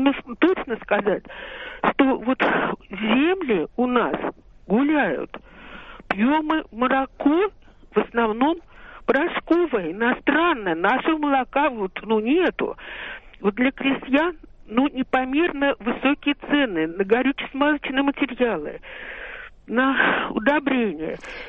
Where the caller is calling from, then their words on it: Balashikha, Moscow Oblast, Russia; Вот я простая россиянка. Я из Балашихи. Угу. Это Московская область.